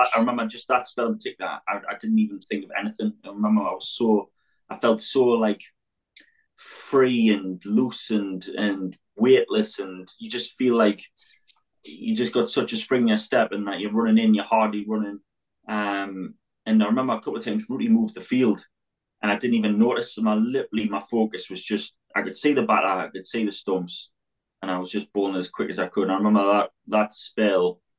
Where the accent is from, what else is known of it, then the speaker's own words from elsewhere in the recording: England, United Kingdom; even as an English player, I know how it affects me